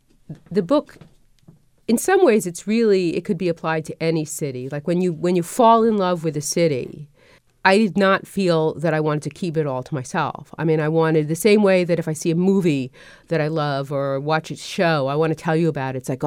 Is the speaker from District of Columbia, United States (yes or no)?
no; Brooklyn, New York, United States; I grew up in Brooklyn. Block was like, that's yeah. it, you know, a block.